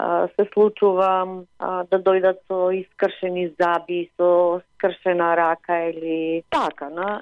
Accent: Veles, Vardar, North Macedonia; Македонија, поточно Велес, мојот крај

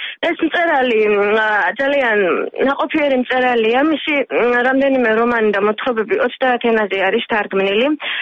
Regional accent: Gori, Shida Kartli, Georgia; გორიდან ვარ წარმოშობილი, გორში ოჯახი გორში ცხოვრობ

